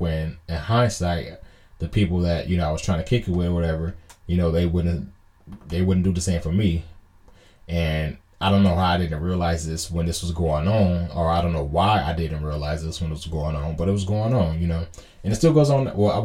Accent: California, United States; I'm from Southern California.

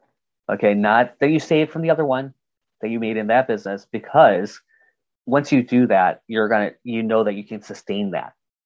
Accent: Michigan, United States; I'm from Michigan, you're from Wisconsin, so you know New Year's Day is cold.

